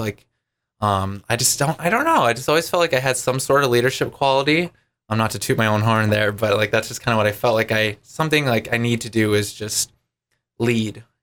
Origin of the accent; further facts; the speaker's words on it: Buffalo, Minnesota, United States; So growing up in Buffalo, it's kind of like, I'd say that kind of like last farm suburb before you start hitting the cities.